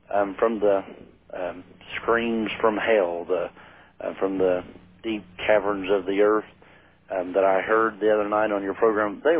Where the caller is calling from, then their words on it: Virginia, United States; I'm calling from Virginia.